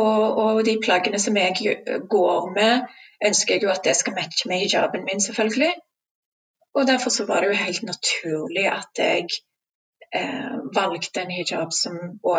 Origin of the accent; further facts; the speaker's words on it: Stavanger, Rogaland, Norway; also born or lived in Sri Lanka; Jeg er jo vokst opp her i Norge. Jeg er opprinnelig fra Sri Lanka. Jeg flyttet til Norge som 10-åring og har siden bodd i Stavanger. Og jeg er norsk. Jeg er stolt av å være norsk.